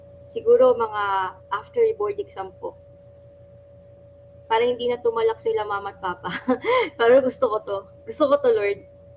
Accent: Tacloban, Eastern Visayas, Philippines; now in Taguig, Philippines; Right now I'm from Tacloban. Right now I'm currently living in BGC.

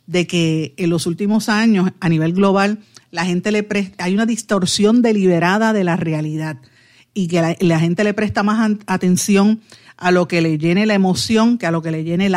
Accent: Guaynabo, Puerto Rico; Guaynabo, que es mi pueblo, yo lo digo abiertamente, yo soy guaynabeña, siempre lo he dicho.

